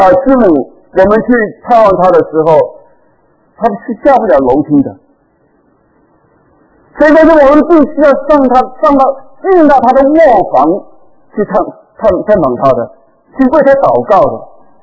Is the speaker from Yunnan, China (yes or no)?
no; Fujian, China; 我们闽南人有一句话是这样说的